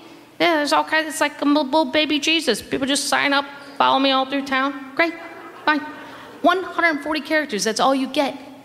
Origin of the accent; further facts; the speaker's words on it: Wisconsin, United States; I'm from Wisconsin.